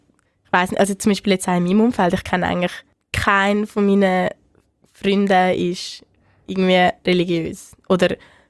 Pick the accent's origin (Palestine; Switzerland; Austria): Switzerland; bei uns in der Schweiz